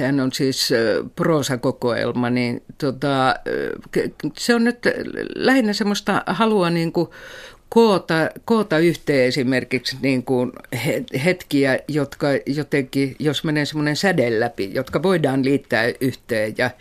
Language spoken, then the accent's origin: Finnish; Helsinki, Uusimaa, Finland; kun mä oon … niin kyllä mä tiedän.